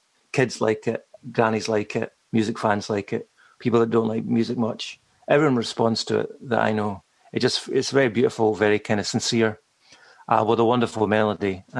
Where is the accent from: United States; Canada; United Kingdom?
United Kingdom; Scotland; also born or lived in Ayrshire; And then I mainly grew up in Scotland on the East Coast near Dundee.